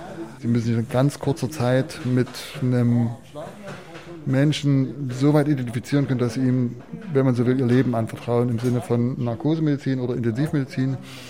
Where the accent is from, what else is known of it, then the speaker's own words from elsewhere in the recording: Chemnitz, Saxony, Germany; ich komme aus Karl-Marx-Stadt, aus Reichenbrand, aus Chemnitz